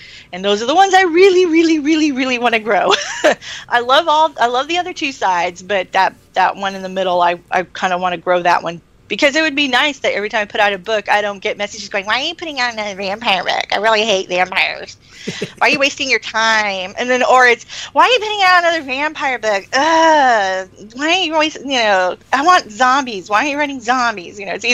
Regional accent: Texas, United States; Of course, I'm from Texas, so you know, pioneer spirit is still huge in Texas.

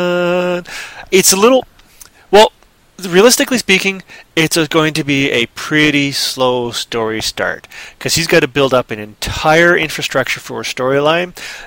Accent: Toronto, Ontario, Canada; filmed in Toronto, my hometown.

